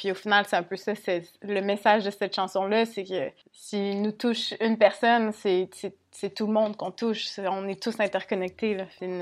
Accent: Montreal, Quebec, Canada; je suis née à Montréal, je suis bien montréalaise, là, mais ça représente ce qu'est Montréal là, en ce moment.

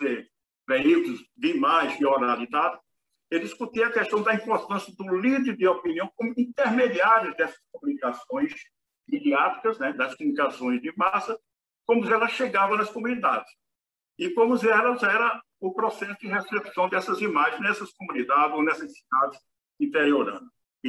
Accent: Paraíba, Brazil; born there; As notícias saindo do Recife para Passo, a cidade que eu nasci aqui na Paraíba, eram distantes para chegar.

